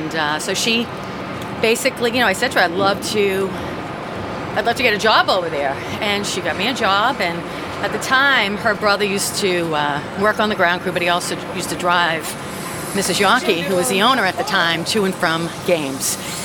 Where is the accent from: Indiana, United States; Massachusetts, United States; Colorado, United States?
Massachusetts, United States; Boston; Growing up in the city, I grew up in Dorchester